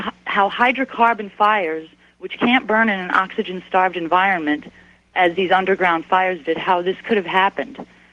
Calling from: State College, Pennsylvania, United States; State College, Pennsylvania.

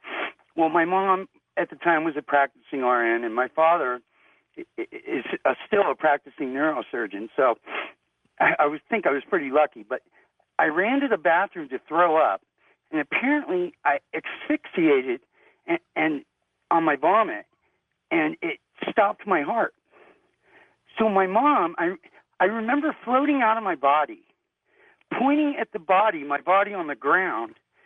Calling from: Reno, Nevada, United States; I'm calling you from Reno.

